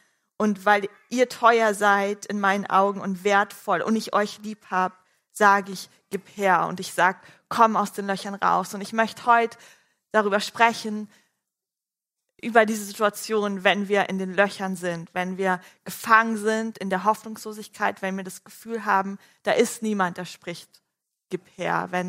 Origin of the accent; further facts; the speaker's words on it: Berlin, Germany; Ich bin in Berlin aufgewachsen